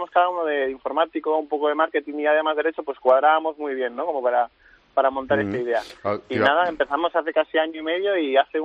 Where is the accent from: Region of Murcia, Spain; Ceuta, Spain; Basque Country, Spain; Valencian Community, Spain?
Basque Country, Spain; Bueno, somos de Irún, de Donosti, y el tercer compañero que también tenemos de Miranda. Pero estudiamos todos en Bilbao